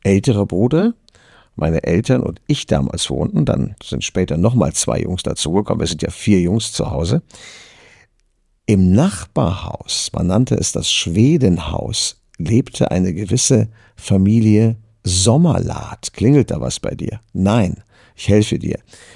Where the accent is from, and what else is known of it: Düsseldorf, North Rhine-Westphalia, Germany; born or raised there